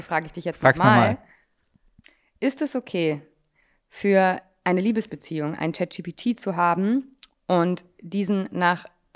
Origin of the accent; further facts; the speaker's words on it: Hamburg, Germany; Ich komme aus Hamburg